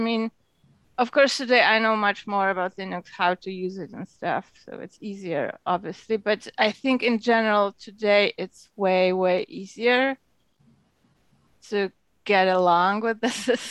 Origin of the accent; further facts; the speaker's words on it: Poland; I'm from Poland.